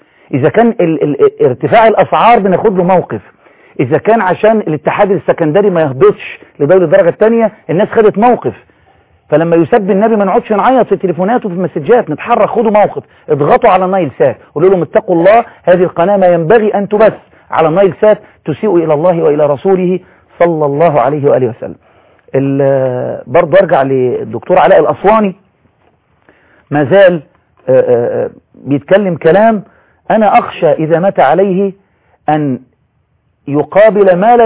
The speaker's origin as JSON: {"language": "Arabic", "country": "Egypt", "said": "ومعرفش تيار العلماني عندنا في مصر"}